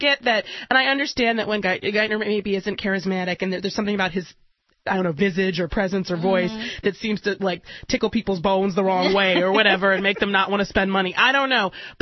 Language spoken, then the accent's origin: English; Detroit, Michigan, United States; I grew up in Detroit, and the average home price there has plummeted